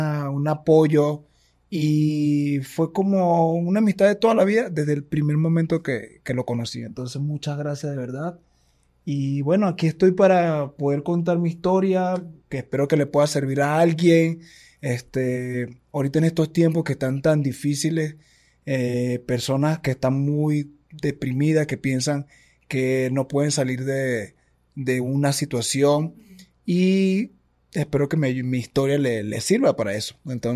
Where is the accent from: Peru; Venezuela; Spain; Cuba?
Venezuela; soy venezolano. Tengo 40 años, aunque no lo parezca.